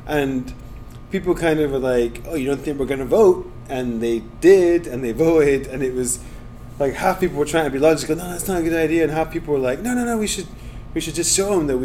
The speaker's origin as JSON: {"language": "English", "country": "United States", "moved": "yes", "lives_now": "Scotland, United Kingdom", "said": "As a person, like I came from America to Scotland. I kind of want integration more with Scotland."}